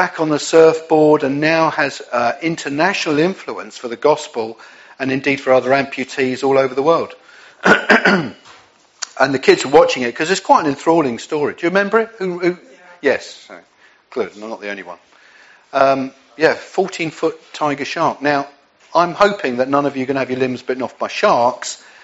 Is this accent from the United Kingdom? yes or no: yes; England, United Kingdom; we're very understated as English people, accepting of situations rather than pushing the issue and changing things.